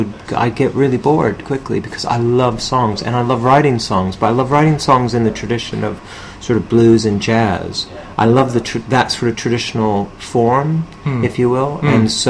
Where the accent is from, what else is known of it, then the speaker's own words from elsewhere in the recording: Statesboro, Georgia, United States; I'm thinking of writing one because I come from Georgia.